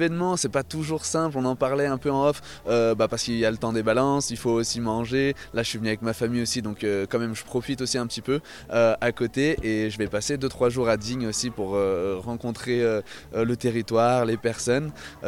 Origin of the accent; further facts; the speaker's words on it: Martinique; je suis originaire de la Caraïbe, de la Martinique